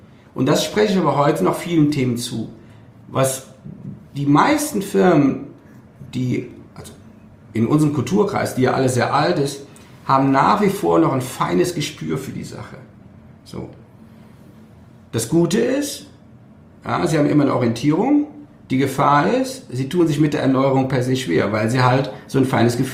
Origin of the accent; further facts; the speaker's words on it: North Rhine-Westphalia, Germany; weil ich komme aus der Ecke von Köln.